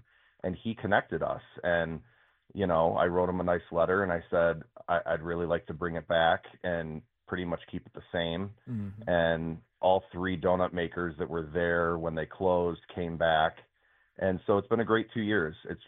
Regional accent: Detroit, Michigan, United States; Well, like so many Detroiters, I grew up on Dutch Girl.

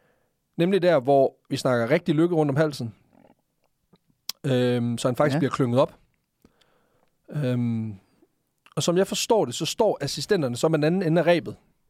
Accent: Hornslet, Central Denmark Region, Denmark; i Æblehaven i Hornslet, hvor jeg voksede op.

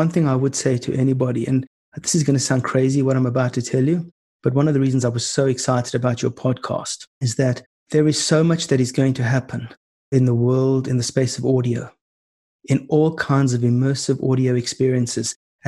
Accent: South Africa; maybe I look at it with different eyes because I'm from South Africa.

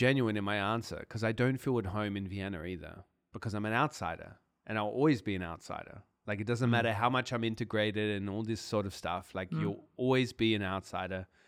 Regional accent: Australia; now in Austria; they're confused on why I'm living in Austria when I come from Australia.

